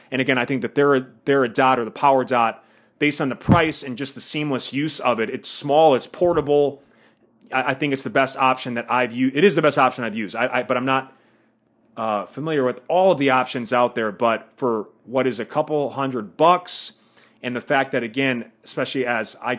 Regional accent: Midwest, United States; I grew up in the Midwest, and it was kind of positioned as like an evil thing

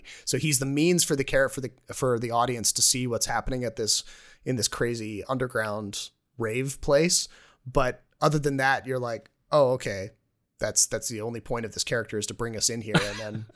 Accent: Atlantic Canada, Canada; growing up on the East Coast of Canada, you know, there's a lot of common, there's a lot in common between those two parts of the world, and shared folklore and shared accents to a certain aspect.

